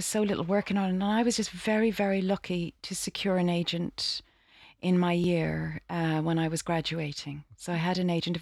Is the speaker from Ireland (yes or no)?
yes; Dublin, Leinster, Ireland; moved away as an adult; I'm from Dublin in Ireland. I trained in Ireland in the Gaiety School of Acting there. And like everybody really at that time, you know, I came out 23 years ago now.